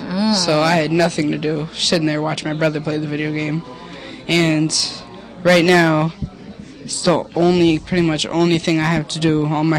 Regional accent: Albany, New York, United States; now in Catskill, United States; Yeah, no, I'm from Albany, but we just moved down here.

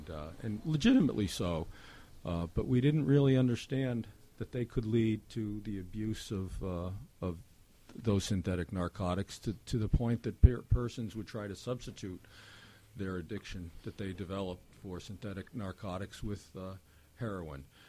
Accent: United States; And in fact, I grew up in Columbia County. I love Columbia County. I, in fact, live in the same town, live in the same house in which I grew up, like you, Holly.

